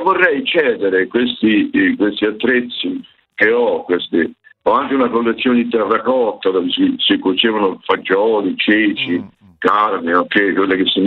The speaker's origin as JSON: {"language": "Italian", "region": "Campania", "country": "Italy", "said": "Dalle mie parti, io sono del Sannio, si usava nelle case prima ancora dell'energia elettrica."}